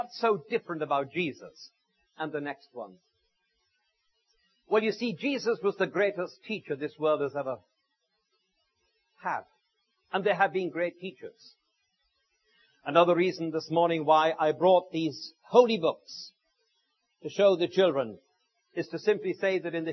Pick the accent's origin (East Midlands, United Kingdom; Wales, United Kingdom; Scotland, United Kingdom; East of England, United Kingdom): Wales, United Kingdom; Oh, but we're English. I'm Welsh, of course.